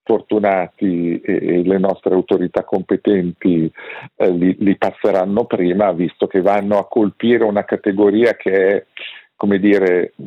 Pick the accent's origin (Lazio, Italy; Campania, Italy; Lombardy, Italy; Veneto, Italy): Veneto, Italy; Venice; io lo dico da veneziano d'origine